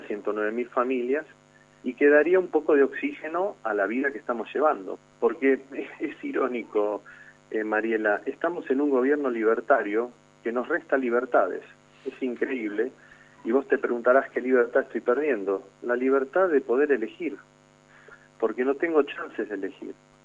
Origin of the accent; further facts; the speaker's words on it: Argentina; quienes lo acompañamos, que somos todos los argentinos que vivimos en este hermoso país, cree planes de contingencia.